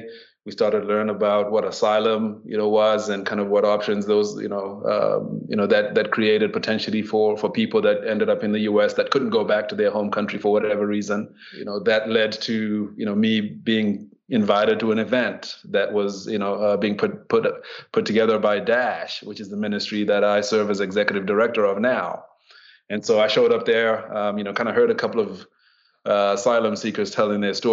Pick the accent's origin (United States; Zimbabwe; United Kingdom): Zimbabwe; I was born and raised in Zimbabwe. Zimbabwe is a small country in southern Africa. You know, raised in a Christian family.